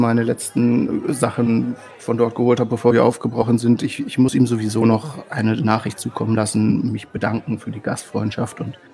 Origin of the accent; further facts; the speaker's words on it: Angbar, Germany; Nein, ich komme aus Angbar. Ich bin da aufgewachsen und ich bin gerade auf Wanderschaft.